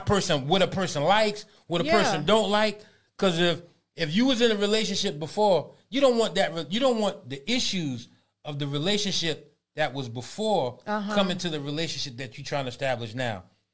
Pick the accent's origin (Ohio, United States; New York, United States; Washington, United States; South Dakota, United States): New York, United States; Brooklyn; I'm from Brooklyn. So I know how we used to fight and then go shoot basketball or play pool right after we fought.